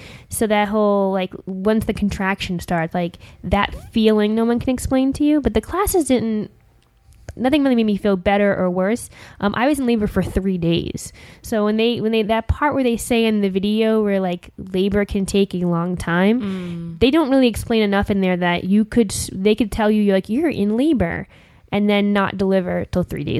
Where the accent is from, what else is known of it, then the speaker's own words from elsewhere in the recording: New Jersey, United States; Hi, I'm from New Jersey.